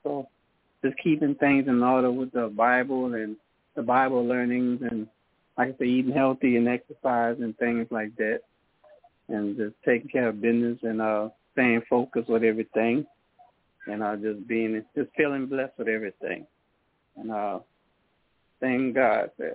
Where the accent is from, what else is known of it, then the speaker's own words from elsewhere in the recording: Louisiana, United States; Yes, Brother John. I'm from Louisiana.